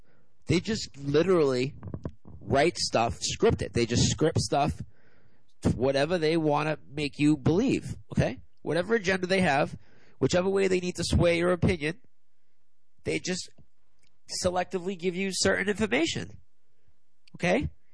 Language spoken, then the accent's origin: English; United States; First thing I do is apologize for being American and for what our country does to people.